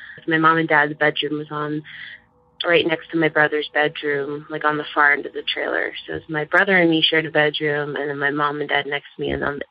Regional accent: South Dakota, United States; I'm from South Dakota

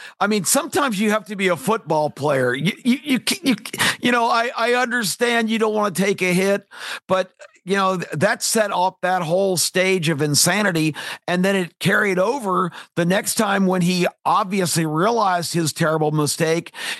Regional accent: Atlanta, Georgia, United States; because of my background and growing up in Atlanta.

